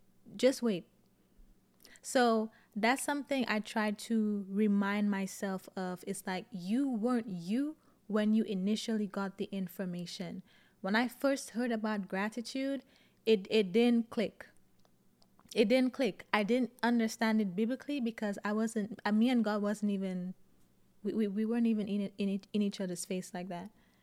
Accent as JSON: {"language": "English", "country": "St. Lucia", "tie": "born or raised there", "said": "I went to a Catholic secondary school when I lived in St. Lucia. I grew up in St. Lucia, and I was always God adjacent. I didn't grow up in church per se, but I grew up in that Catholic school, in secondary school in my teenage years."}